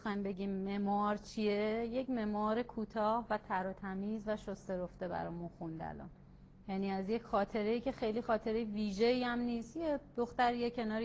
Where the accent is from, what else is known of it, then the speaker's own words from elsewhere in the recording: Mazandaran, Iran; در اینکه من مازندران بزرگ شدم، من تو همه عروسی‌های بچگیم چک سما دیدم